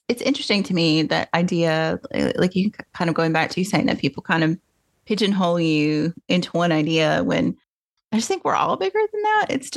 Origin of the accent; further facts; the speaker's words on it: Tennessee, United States; also born or lived in Nashville; At East Tennessee.